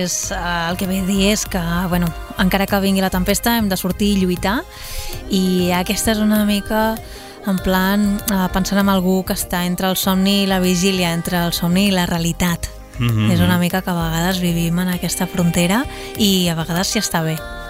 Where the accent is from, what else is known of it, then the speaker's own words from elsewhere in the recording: Sabadell, Catalonia, Spain; és un plaer estar aquí a Ràdio Sabadell, com sempre, la ràdio de la meva ciutat. Soc sabadellenca, orgull sabadellenc de ser d'aquí